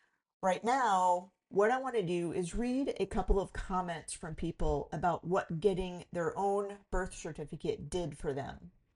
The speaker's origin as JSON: {"language": "English", "region": "Ohio", "country": "United States", "tie": "born or raised there", "said": "In my home state of Ohio, only those born and adopted within a certain set of years are able to get their own birth records."}